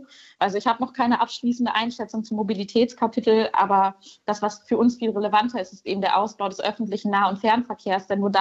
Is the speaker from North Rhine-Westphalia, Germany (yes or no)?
yes; North Rhine-Westphalia, Germany; Ich komme aus dem Ruhrgebiet. Ich weiß, wie das aussieht, wenn so ein Strukturwandel nicht funktioniert.